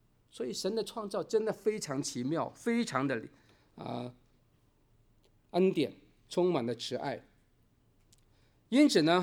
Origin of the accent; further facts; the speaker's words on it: China; 也不是我们中国人所相信的那种宿命论。